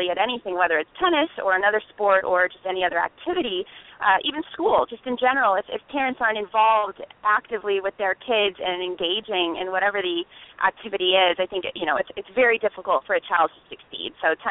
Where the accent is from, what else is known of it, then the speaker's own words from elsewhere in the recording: California, United States; Southern California is traditionally one of, if not the most difficult sections in the country. And when I was growing up